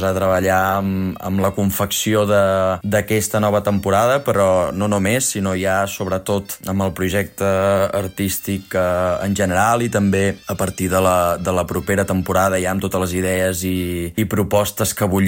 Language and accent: Catalan; La Selva del Camp, Catalonia, Spain; Quan era petit, a l'escola del meu poble, a la Selva del Camp